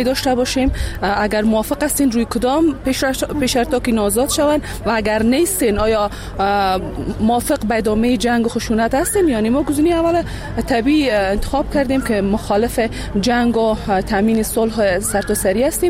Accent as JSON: {"language": "Persian", "region": "Baghlan", "country": "Afghanistan", "said": "از بغلان آمدیم."}